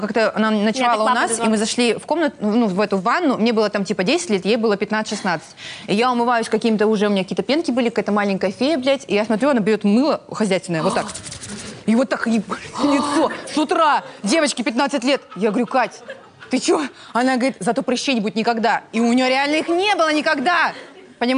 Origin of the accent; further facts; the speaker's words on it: Blagoveshchensk, Amur Oblast, Russia; Я из Благовещенска, естественно, ношу.